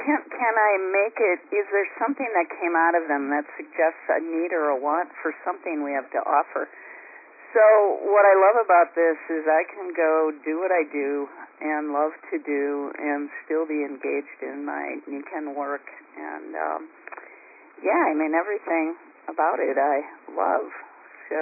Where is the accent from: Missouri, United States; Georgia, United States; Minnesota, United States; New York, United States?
Minnesota, United States; Minneapolis; I grew up in Minneapolis. I moved to the mountains right outside of Aspen, Colorado 20 years ago.